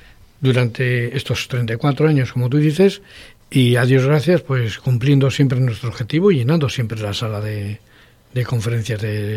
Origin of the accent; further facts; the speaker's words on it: Spain; para mí yo soy español, ¿vale? Y castellano.